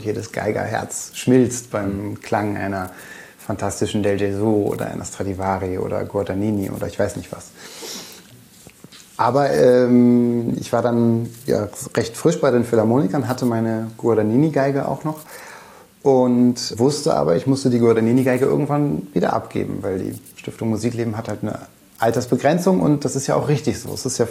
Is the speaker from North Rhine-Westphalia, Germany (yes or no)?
yes; Duisburg, North Rhine-Westphalia, Germany; also born or lived in Kiel; als ich knapp ein Jahr alt war oder so, sind dann meine Eltern ins Ruhrgebiet gezogen. Ah. Und, oder beziehungsweise an den linken Niederrhein. Und also ich bin in Duisburg groß geworden.